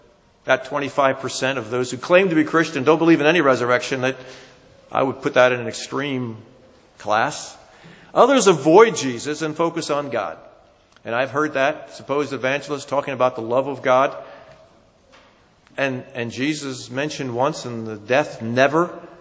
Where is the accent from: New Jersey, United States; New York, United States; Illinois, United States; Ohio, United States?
New Jersey, United States; accent: New Jersey; that was my New Jersey accent slipped through there, excuse me